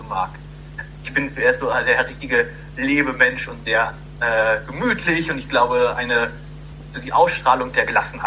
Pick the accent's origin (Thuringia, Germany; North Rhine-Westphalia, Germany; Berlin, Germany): North Rhine-Westphalia, Germany; Iserlohn; now in Bochum, Germany; ich bin Fellow 2018er Jahrgang, bin ursprünglich aus Iserlohn und lebe in Bochum